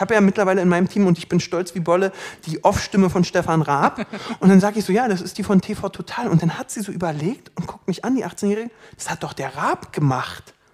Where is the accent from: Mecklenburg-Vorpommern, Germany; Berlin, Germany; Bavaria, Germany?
Berlin, Germany; Ich wohne in Berlin. Ich bin Berliner, ich kann auch anders reden.